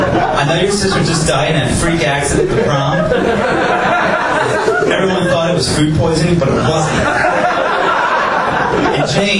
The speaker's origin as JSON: {"language": "English", "country": "Ireland", "said": "because I'm Irish"}